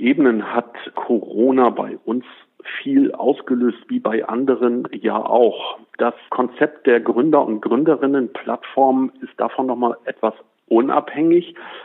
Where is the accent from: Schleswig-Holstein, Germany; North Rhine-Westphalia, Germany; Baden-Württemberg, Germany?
Schleswig-Holstein, Germany; Fehmarn; born there; weil ich auf Fehmarn geboren bin. Ich liebe Fehmarn. Fehmarn ist meine Heimat, da bin ich gerne.